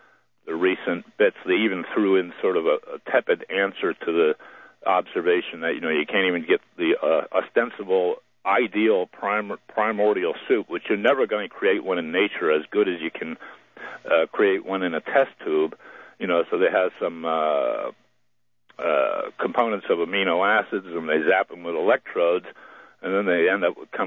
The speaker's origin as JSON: {"language": "English", "town": "Allentown", "region": "Pennsylvania", "country": "United States", "said": "Eastern PA, Allentown."}